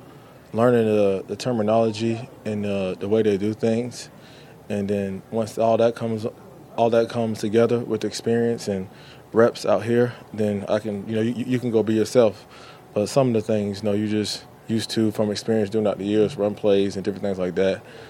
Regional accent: Florida, United States; with Zay, we're both from Florida, I think it comes easy.

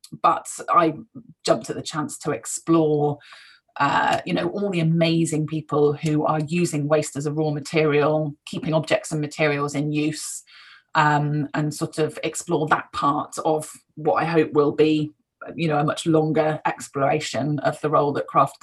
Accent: South West England, United Kingdom; I grew up in Cornwall, out on boats, up on the moor, on the beach.

